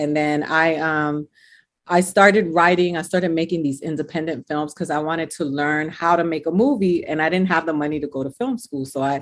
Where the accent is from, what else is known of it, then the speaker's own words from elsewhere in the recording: Miami, Florida, United States; also born or lived in Boston, United States / Dominican Republic / New York, United States; I grew up in Miami and that's where I really grew up.